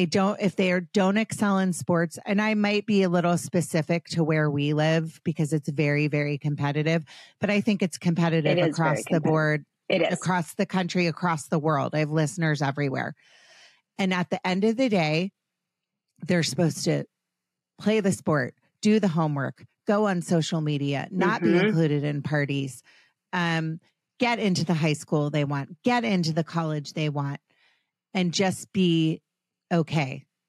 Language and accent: English; Potomac, Maryland, United States; my brother and I, we had lived on a court in Potomac. I grew up in Potomac, Maryland, and we would just, all of the kids in the court, we would all play like kick the can.